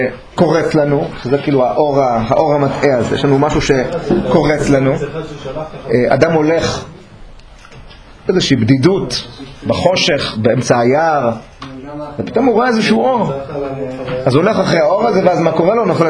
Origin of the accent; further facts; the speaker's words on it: Bnei Brak, Tel Aviv District, Israel; אבל אני גדלתי בבני ברק.